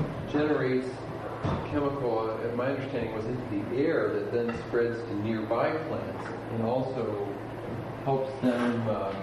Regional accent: Toppenish, Washington, United States; I'm from Toppenish.

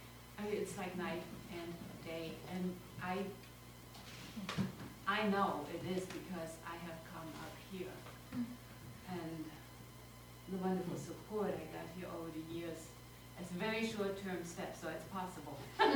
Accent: Germany; I am a Northern European Lutheran, born and raised in Germany, and my parents are actually from the the very most northern part of Germany

